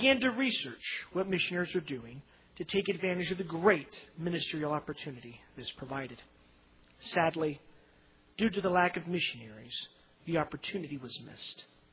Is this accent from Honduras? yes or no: yes; Honduras; Being that I grew up in Honduras, my parents served as missionaries for 17 years.